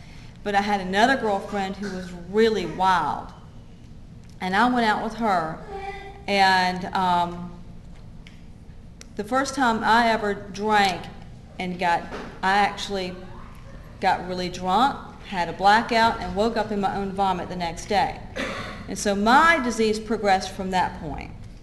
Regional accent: Atlanta, Georgia, United States; also born or lived in Carrollton; We lived in the city. I grew up in Atlanta, went to Lovett School for elementary school

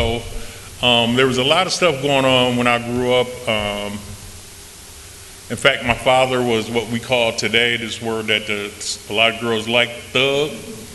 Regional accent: Racine, Wisconsin, United States; also born or lived in Milwaukee; I'm actually what people down here call a Yankee. I'm from Wisconsin, Milwaukee, Wisconsin, Racine, Wisconsin. Born and raised up there. Parents came from Mississippi.

